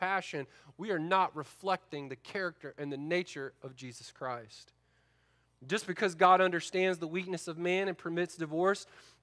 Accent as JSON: {"language": "English", "region": "Florida", "country": "United States", "tie": "born or raised there", "said": "I grew up in Florida."}